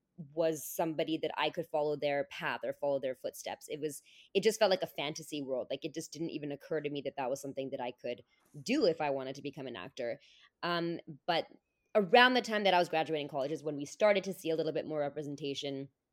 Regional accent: California, United States; I grew up in the Bay Area, by the way. I don't know if I already said that.

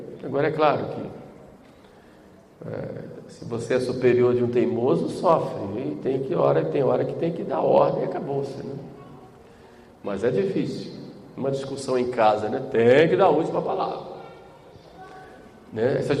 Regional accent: Northeast Region, Brazil; Quando eu era pequeno, dizia lá no Nordeste que a única coisa que cabe

